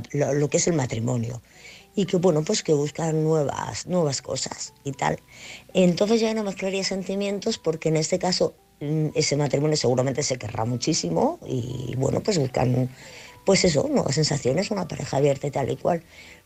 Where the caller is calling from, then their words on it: Madrid, Community of Madrid, Spain; de Madrid otra vez